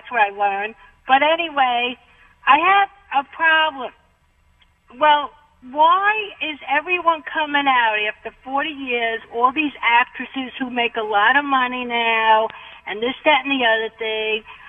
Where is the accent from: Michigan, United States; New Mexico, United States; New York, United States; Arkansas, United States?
New York, United States; Brooklyn; because I come from Brooklyn, and my mother, she's from Italy